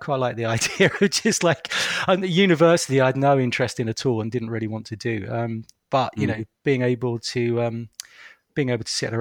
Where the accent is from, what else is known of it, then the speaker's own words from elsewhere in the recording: Crawley, South East England, United Kingdom; also born or lived in London; I was growing up in, you know, as you know, sort of late 70s, 80s, in Crawley, Newtown. You know, I was born in South London. My parents got moved out. And that was a deeply depressing place to be.